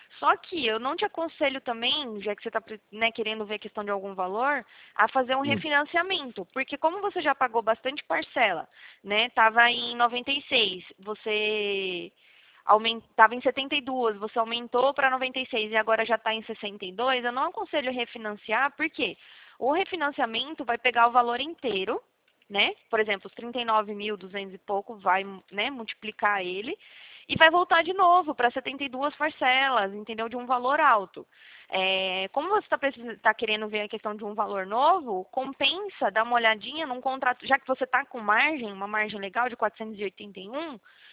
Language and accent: Portuguese; Prudentópolis, Paraná, Brazil; Eu sou de lá, na verdade, né? Só que eu trabalho aqui em São Paulo